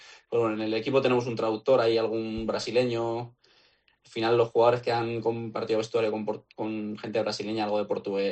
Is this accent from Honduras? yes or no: no; Toledo, Castilla-La Mancha, Spain; pude estar casi toda la Navidad en Toledo, que yo soy toledano.